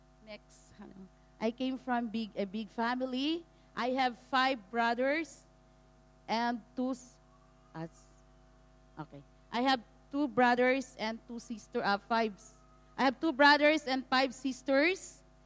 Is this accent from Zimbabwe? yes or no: no; Davao City, Davao Region, Philippines; I came from Mindanao. That is the map of the Philippines. I was born in Davao City, one of the cities in Mindanao.